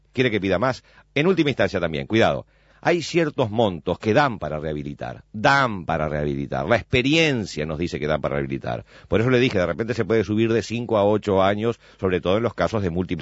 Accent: Uruguay; porque también somos muy uruguayos

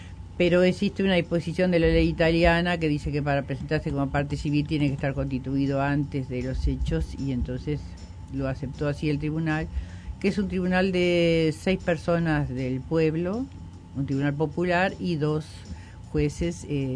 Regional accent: Valle de Ordóñez, Lavalleja, Uruguay; born there; Nací en Valle de Ordóñez, departamento de La Valleja.

